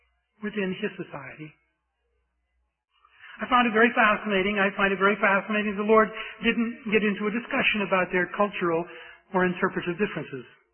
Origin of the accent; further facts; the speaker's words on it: United States; When I go to a foreign country, I don't have to speak before they know I'm an American because I act like one.